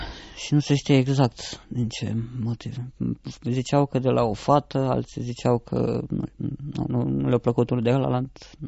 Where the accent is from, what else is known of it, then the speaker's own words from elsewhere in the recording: Deva, Hunedoara County, Romania; am 29 de ani, sunt din Deva.